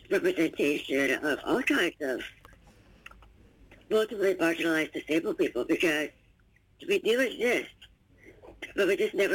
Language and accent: English; Midwest, United States; especially as a young child, you know, growing up disabled in the middle of the Midwest and being, you know, being Asian American and disabled and a girl.